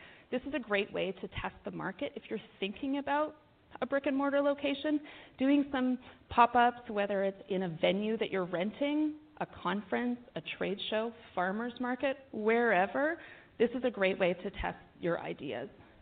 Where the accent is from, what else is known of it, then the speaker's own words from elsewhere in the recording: Toronto, Ontario, Canada; I'm here from Toronto, and we have a number of POS specialists here, also from Toronto and Ottawa.